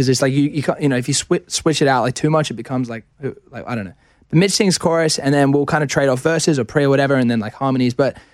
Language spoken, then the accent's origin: English; Australia; I feel like maybe it's being Australian, and I've struggled with this for a while.